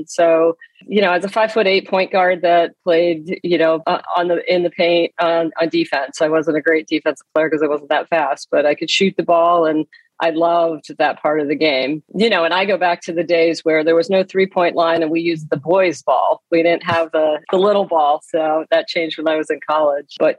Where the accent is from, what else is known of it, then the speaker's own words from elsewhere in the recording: Erie, Pennsylvania, United States; Yeah, I did. I grew up in Erie, Pennsylvania. Yeah, on the lake.